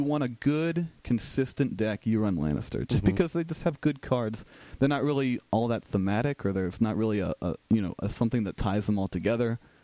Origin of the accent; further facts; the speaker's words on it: Cincinnati, Ohio, United States; from Cincinnati.